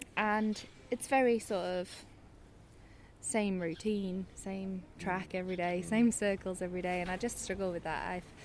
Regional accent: United Kingdom; as a British woman

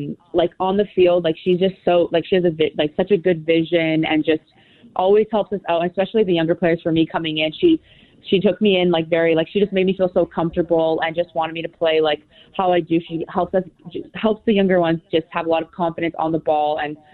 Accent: Vancouver, British Columbia, Canada; I'm from Vancouver

